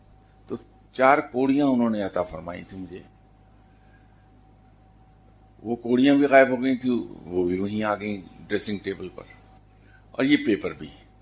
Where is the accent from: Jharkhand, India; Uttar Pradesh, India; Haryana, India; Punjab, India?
Punjab, India; Jalandhar; मैंने कहा जी मैं तो जालंधर का पंजाबी ढग्गा हूं।